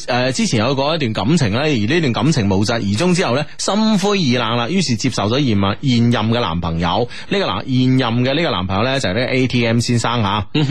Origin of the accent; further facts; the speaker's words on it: Hong Kong; 即系比如我哋港人啦